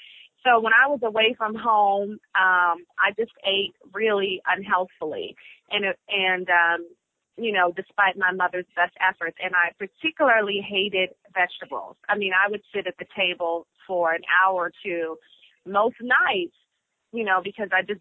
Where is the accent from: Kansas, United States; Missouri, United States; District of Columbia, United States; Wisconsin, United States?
District of Columbia, United States; Washington; I grew up in Washington, D.C. I'm born and raised in D.C.